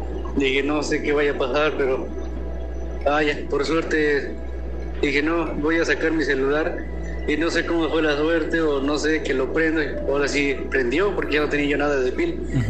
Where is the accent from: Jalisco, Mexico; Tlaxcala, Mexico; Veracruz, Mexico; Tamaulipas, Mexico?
Tlaxcala, Mexico; Yo soy de aquí, de Tlaxcala.